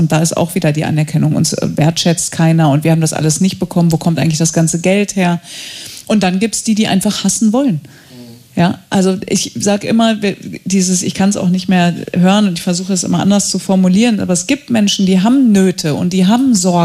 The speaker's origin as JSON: {"language": "German", "town": "Datteln", "region": "North Rhine-Westphalia", "country": "Germany", "said": "Ich komme aus Datteln, Sie haben es vorhin gesagt, also aus der Nähe von Dortmund."}